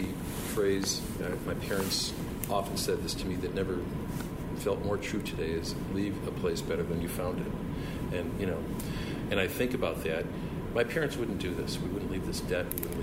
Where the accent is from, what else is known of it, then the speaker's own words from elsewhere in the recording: Westchester, Illinois, United States; I grew up in Westchester, Illinois.